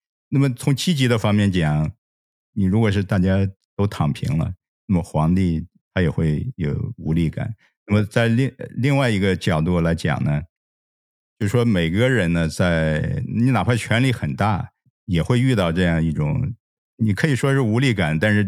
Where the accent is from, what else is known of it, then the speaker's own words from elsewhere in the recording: China; 跟我们中国人各行各业，尤其是经济领域大家的这种韧性是有关系的